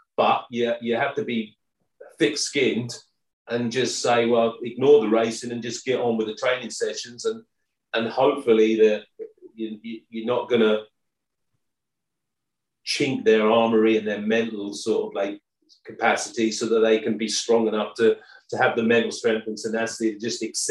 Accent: Wales, United Kingdom; Apologies to the Irish. I'm a Welsh boy now. So British.

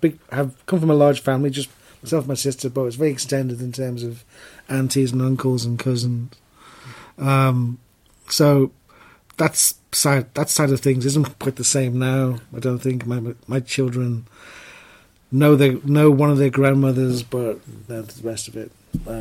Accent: Liverpool, North West England, United Kingdom; now in Kent, United Kingdom; I'm 62. I was born in the 50s. And so I grew up in Liverpool in the 60s, 70s, early 80s. And it was a very deprived city then, at that time.

